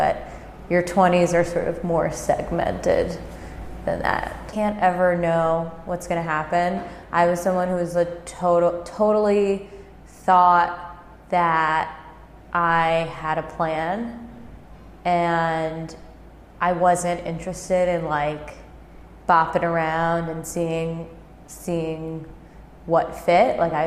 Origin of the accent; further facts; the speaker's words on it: New York, United States; One, I was raised in New York, and I always saw myself living in New York